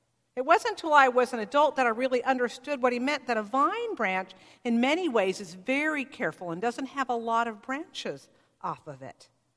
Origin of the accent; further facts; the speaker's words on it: California, United States; When I grew up in California, I had a favorite uncle, Uncle Jerry.